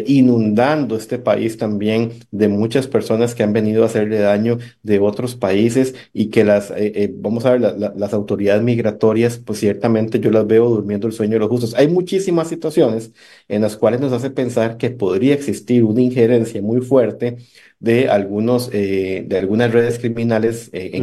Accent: Costa Rica; Quisiera pensar como ciudadano costarricense

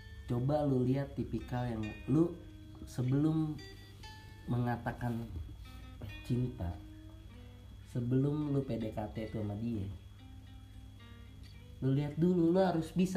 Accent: West Sumatra, Indonesia; Sorry guys, saya orang Minang.

